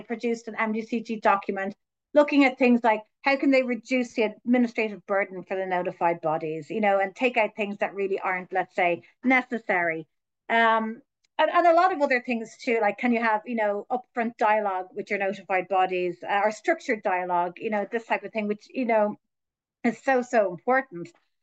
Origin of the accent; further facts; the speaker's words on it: Ireland; because I'm Irish, so I work through MedTech Europe, but I also work by the Irish MedTech Association